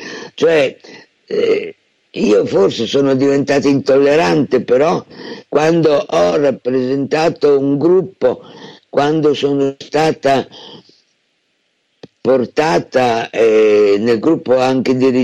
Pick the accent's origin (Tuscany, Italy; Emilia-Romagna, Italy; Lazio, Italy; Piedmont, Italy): Emilia-Romagna, Italy; Bologna; vengo da Bologna, quindi li ho visti in ogni loro performance politica